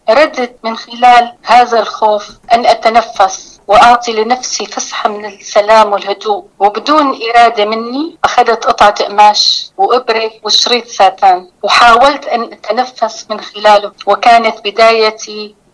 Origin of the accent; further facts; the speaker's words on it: Damascus, Damascus Governorate, Syria; من مواليد 1952 دمشق الشام، ولدت وترعرعت بأحيائها القديمة التي تملأها المحبة والتآلف ممزوجة بعبق الياسمين والفل.